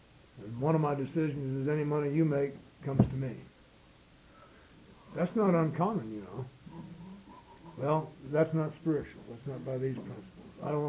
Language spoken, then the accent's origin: English; Colorado, United States; Hey, I come from Colorado, the Mecca, the big book AA.